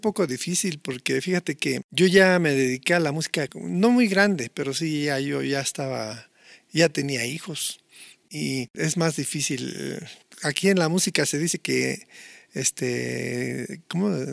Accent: Tlalnepantla, State of Mexico, Mexico; yo nací aquí en la colonia del Valle y me crié allá por Vallejo, por la calzada Vallejo, en la colonia Prado Vallejo que pertenece al municipio de Tlalnepantla.

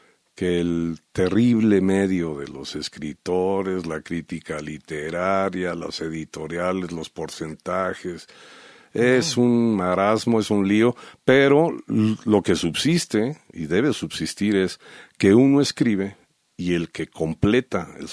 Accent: Washington, District of Columbia, United States; first language English; Spanish is a second language; Y es un homenaje a otra ciudad, que es Washington, D.C., que es en donde crecí. Mi primer idioma fue el inglés.

